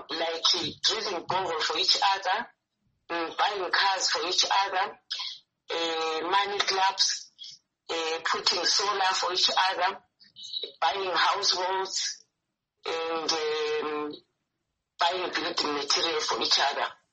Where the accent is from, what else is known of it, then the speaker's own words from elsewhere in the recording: Bulawayo, Zimbabwe; I am from Blawayo